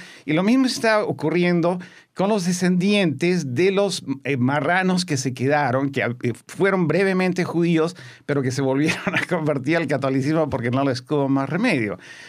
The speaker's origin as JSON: {"language": "Spanish", "country": "Peru", "said": "Pero igualmente sucede en el Perú. Tenemos grandes escritores, periodistas, gente notable."}